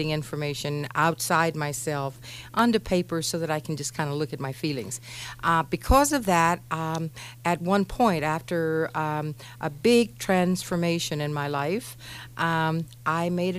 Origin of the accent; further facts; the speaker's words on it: Houston, Texas, United States; moved away as an adult; now in Nevada, United States; Yes, I was born in Houston, Texas, grew up, went to universities in Texas, and then did my graduate studies here in Nevada at the University of Nevada, Reno.